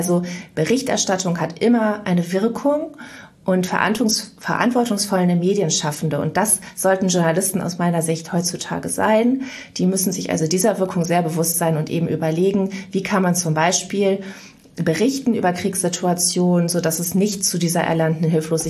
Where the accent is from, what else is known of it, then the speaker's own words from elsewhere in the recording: Mönchengladbach, North Rhine-Westphalia, Germany; nach meinen ersten Schritten bei der Lokalzeitung in Mönchengladbach, wo ich aufgewachsen bin, bin ich dann nach Bonn gekommen